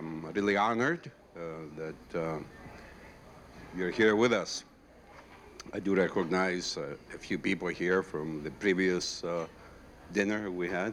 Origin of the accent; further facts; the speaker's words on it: Greece; English is a second language; moved away as an adult; now in Minnesota, United States; I was born and raised in Greece, to be exact, in 1943, during the war and civil war. I left at the age of 19. I've been here since, primarily in the Midwest. So I consider myself a Midwesterner. In reality, Minnesotan